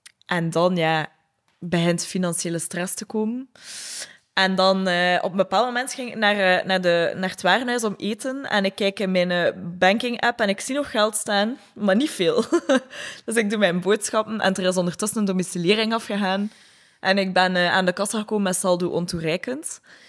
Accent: Nieuwkerken, Flanders, Belgium; Ja, ik ben opgegroeid in Nieuwkerken. Echt mega mooi platteland.

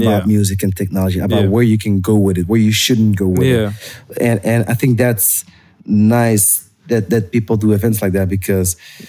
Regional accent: Antwerp, Flanders, Belgium; I mean, yeah, look at us. We're literally from Antwerp.

